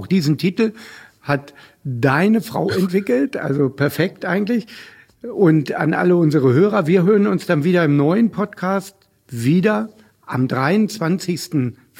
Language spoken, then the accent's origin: German; Hanover, Lower Saxony, Germany; ich bin ja Hannoveraner